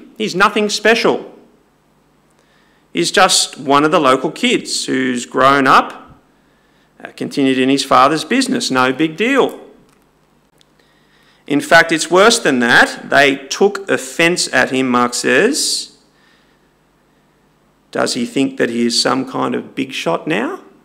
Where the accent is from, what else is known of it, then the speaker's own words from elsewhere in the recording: Sydney, New South Wales, Australia; also born or lived in Brisbane; my hometown, if I have one, because we moved around a bit, started in Brisbane, came to Sydney, but the bulk of my growing up happened in Epping. North Epping, to be exact.